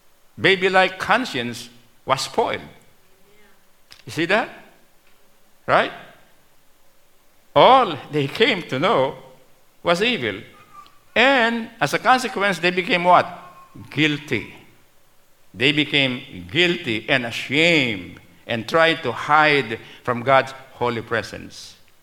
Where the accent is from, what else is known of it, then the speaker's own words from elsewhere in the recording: Philippines; I'm familiar with this because I'm Filipino, like many of you.